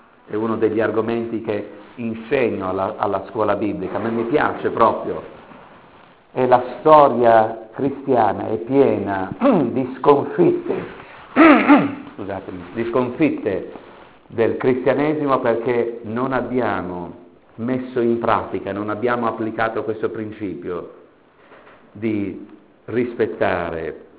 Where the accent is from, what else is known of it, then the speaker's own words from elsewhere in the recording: Piedmont, Italy; also born or lived in Rome; now in Foggia, Italy; Sono italiano, italiano puro, nel senso che sono piemontese, ho la residenza anagrafica a Foggia e sono vissuto per molti anni a Roma, quindi nord, sud e centro, quindi sono un vero italiano